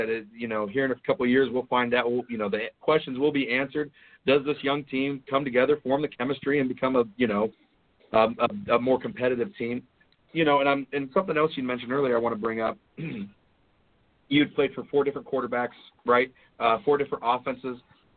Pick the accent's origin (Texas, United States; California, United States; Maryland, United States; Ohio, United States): Ohio, United States; I have, you know, I'm this, you know, we're from Ohio.